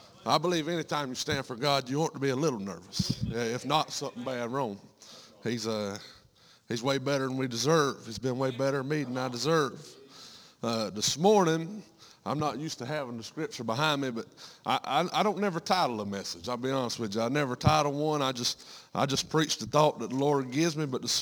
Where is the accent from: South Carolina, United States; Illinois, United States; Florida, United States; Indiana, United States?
South Carolina, United States; Conway; I'm from Conway, South Carolina, in between Antler and Myrtle Beach.